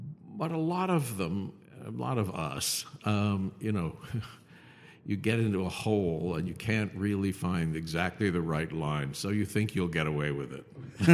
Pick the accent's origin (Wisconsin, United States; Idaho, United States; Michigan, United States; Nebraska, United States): Wisconsin, United States; born there; my mother's family lived in Wisconsin, so that's why I was born in Wisconsin.